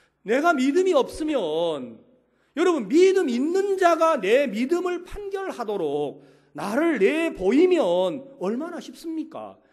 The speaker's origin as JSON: {"language": "Korean", "country": "South Korea", "lives_now": "Paraguay", "said": "저는 한국에서 왔습니다."}